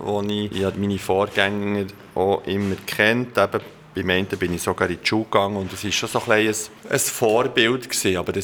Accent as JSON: {"language": "German", "town": "Lyss", "region": "Bern", "country": "Switzerland", "tie": "born or raised there", "said": "ich bin in Lies aufgewachsen, engagiere mich seit längerer Zeit in der Politik."}